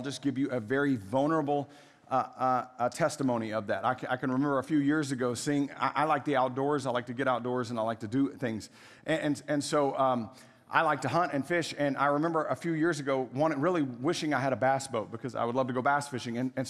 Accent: Waco, Texas, United States; I grew up in Waco

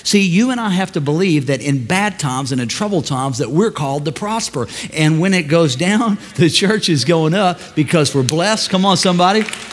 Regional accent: St. Louis, Missouri, United States; born there; I'm from the United States of America. So while I'm here, though, in America, I was born on American soil, right here in St. Louis.

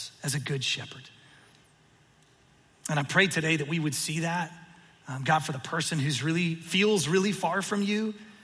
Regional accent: Atlanta, Georgia, United States; It was 20 below zero. Y'all, I'm from Atlanta. It doesn't work.

